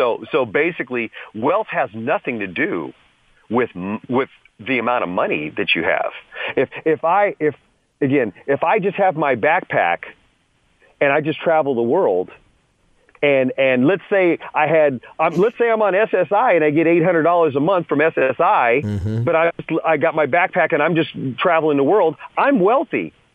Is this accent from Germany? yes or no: no; San Jose, California, United States; But, you know, but because I'm from San Jose, it was all my buddies.